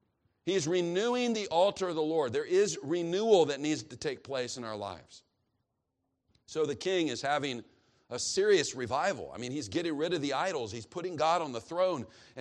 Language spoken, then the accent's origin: English; Kansas City, Missouri, United States; I'm from Kansas City.